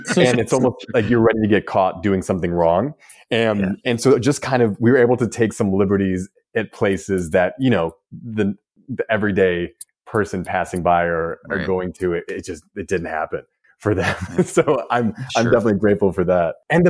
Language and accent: English; Chicago, Illinois, United States; now in Los Angeles, United States; And, you know, as an American, you know, I grew up in Chicago. We have the Field Museum, Museum of Science mm-hmm. Industry, Planetarium.